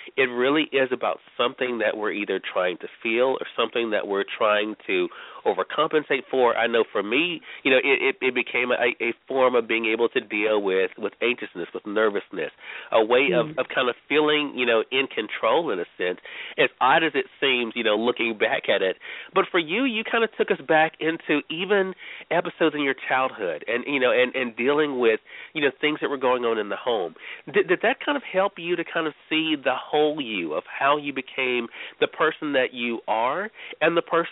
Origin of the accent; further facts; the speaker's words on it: Mississippi, United States; I'm from Mississippi, of course, the most obese state in the nation.